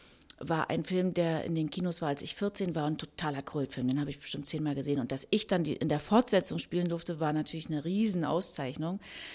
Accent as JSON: {"language": "German", "town": "Potsdam", "region": "Brandenburg", "country": "Germany", "tie": "born or raised there", "said": "ich war Potsdamer Schülerin, alles was so in dem Alter war. Ich war 16"}